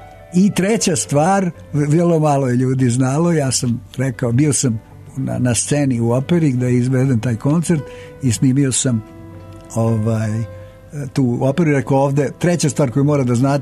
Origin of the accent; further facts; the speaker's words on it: Serbia; ja sam iz Srbije, mi i tako dalje, Jugoslavija